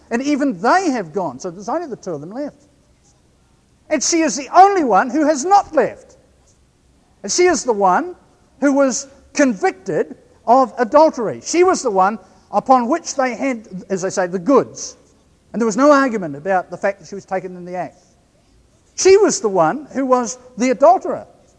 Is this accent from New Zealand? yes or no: yes; New Zealand; accent: New Zealand; I should say it carefully so that my New Zealand accent doesn't obscure the number.